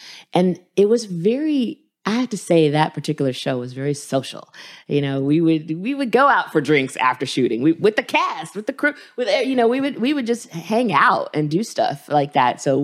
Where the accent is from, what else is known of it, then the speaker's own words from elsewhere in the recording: Dallas, Texas, United States; I grew up in Dallas, Texas, and I went to New York University. And so in New York was the first place I lived outside of Dallas.